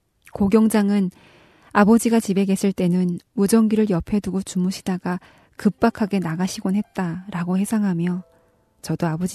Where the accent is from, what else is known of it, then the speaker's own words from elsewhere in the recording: North Korea; now in South Korea; 지금까지 저는 탈북민 방송원